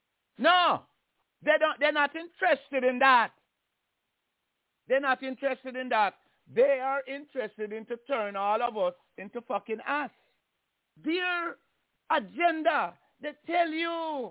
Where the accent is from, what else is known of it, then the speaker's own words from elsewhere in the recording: Jamaica; now in United States; I come from Jamaica and come to America.